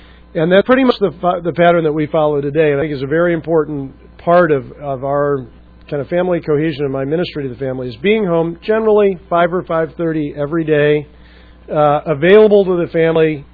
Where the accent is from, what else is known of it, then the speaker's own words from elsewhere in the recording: Wheaton, Illinois, United States; I grew up in Wheaton, Illinois, where there's a lot of Christian ministry going on.